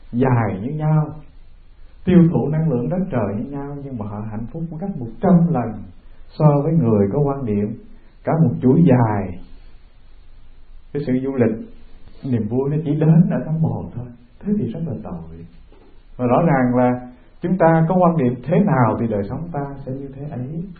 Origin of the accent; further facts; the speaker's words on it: Đồng Tháp, Vietnam; Lúc đó tôi làm trụ trì ở chùa Quán Âm ở quê tôi, tận dưới miền Tây sông nước á, Đồng Tháp. Một năm có 3 tháng nước lụt.